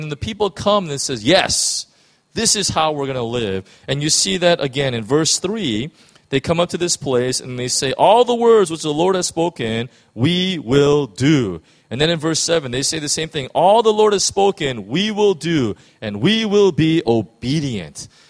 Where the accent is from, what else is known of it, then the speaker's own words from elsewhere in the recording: United States; In the United States, and speaking as an American